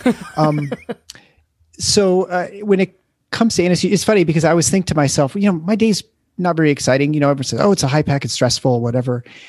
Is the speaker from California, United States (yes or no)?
no; Lansing, Michigan, United States; also born or lived in Iowa City; now in Grand Rapids, United States; So I was in Iowa City for 8 years and then wanted to get back to Michigan. I grew up in Lansing area, and then settled in West Michigan, Grand Rapids area.